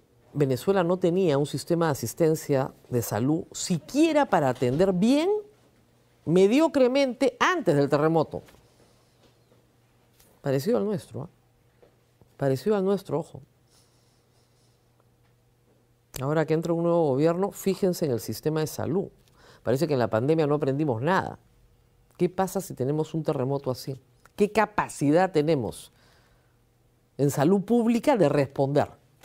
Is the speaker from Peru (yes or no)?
yes; Peru; Y hay algo que nos tiene que llamar la atención como peruanos.